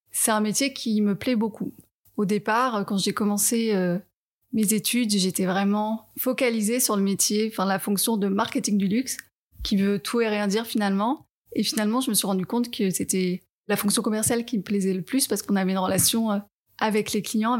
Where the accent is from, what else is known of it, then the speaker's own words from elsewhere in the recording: Nice, Provence-Alpes-Côte d'Azur, France; Alors moi, j'ai grandi à Nice, dans un environnement vraiment très famille.